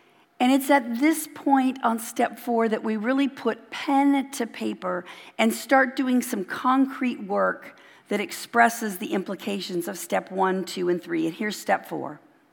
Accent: Los Angeles, California, United States; So growing up in Los Angeles, one of the most memorable places that I used to go to as a child on a field trip was the La Brea Tar Pits.

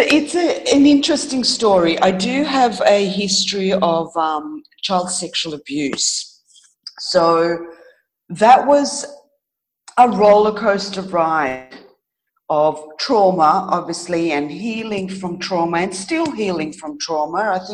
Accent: Australia; now in Greece; My parents are Greek born, so I'm an Australian Greek person, woman.

